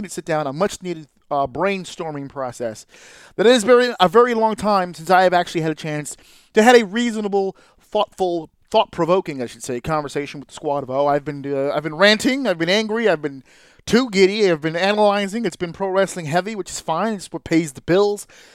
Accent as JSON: {"language": "English", "region": "New York", "country": "United States", "said": "I'm from New York. I live in New York. Very New York centric."}